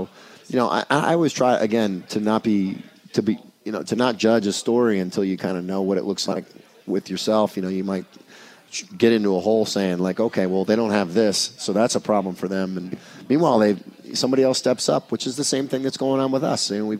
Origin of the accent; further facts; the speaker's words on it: Indiana, United States; I'm from Indiana, yeah.